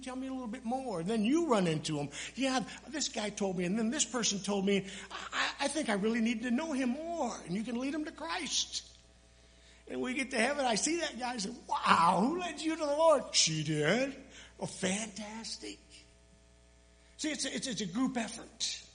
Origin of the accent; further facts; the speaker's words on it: Kalamazoo, Michigan, United States; I said, no, I was from Kalamazoo, Michigan.